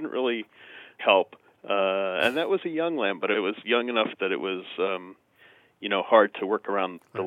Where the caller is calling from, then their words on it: Albany, New York, United States; Near Albany, New York.